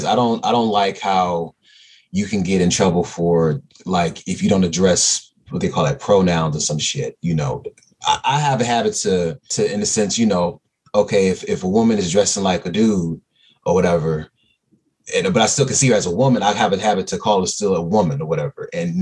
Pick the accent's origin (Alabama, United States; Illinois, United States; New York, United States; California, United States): California, United States; San Francisco; Like I said, I grew up in San Francisco. I didn't see that shit as a kid.